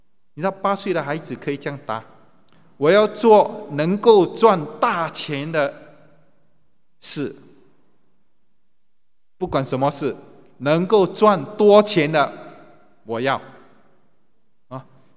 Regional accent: China; 那这个我们中国人很清楚

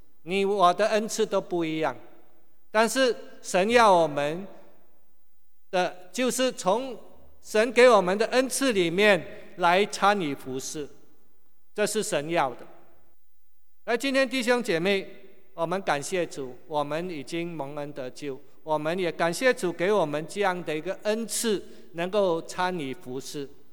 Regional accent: Singapore; born there; 刚才已经说了，我是新加坡出生的啊

